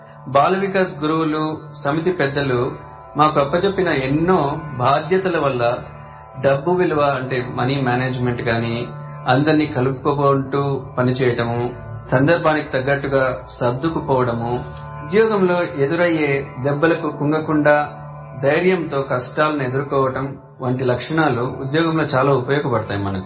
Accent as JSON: {"language": "Telugu", "town": "Kurnool", "region": "Andhra Pradesh", "country": "India", "tie": "born or raised there", "also_born_or_lived": "Anantapur district", "said": "మా తల్లిదండ్రులు మొదటి నుంచి స్వామి భక్తులు, అందుకు నేను చిన్నప్పటి నుంచి కర్నూలులో బాల వికాస్ లో చేరాను."}